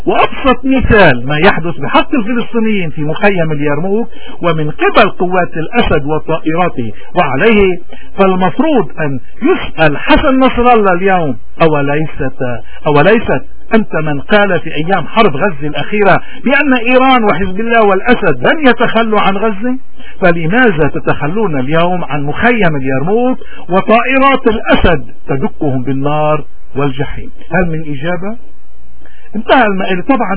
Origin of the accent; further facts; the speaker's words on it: Lebanon; نحن كلبنانيين اليوم شو المفروض نعمله؟